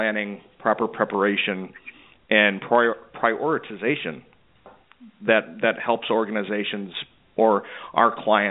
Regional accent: Wisconsin, United States; So I like to use because I'm from Wisconsin.

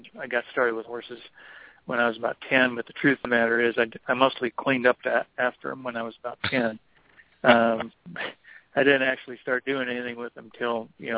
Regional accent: Wisconsin, United States; Back then in Wisconsin, I was a cheesehead back then, I guess what they call.

